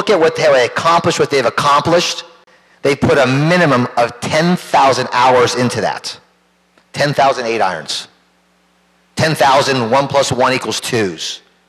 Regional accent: California, United States; I'm from California. 1974 was a freshman year in high school.

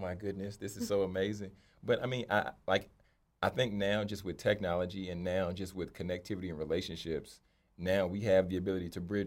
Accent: Louisiana, United States; I'm from Louisiana, I like gumbo.

